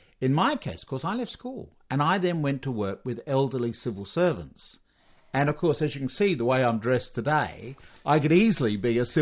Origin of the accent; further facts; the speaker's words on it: London, United Kingdom; I come from London. And I went to a school in London, not a private school.